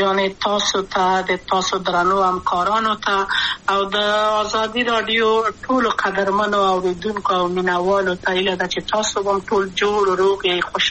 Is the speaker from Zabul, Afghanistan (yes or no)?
no; Kabul, Afghanistan; also born or lived in Maidan Wardak; زه خو اصلا د وردګو ولایت یم، د پلار مې د وردګو ولایت ته خلګنسل شي کې دلې د کابل په تختپل سیمه کې یم او لویا شویم کابل کې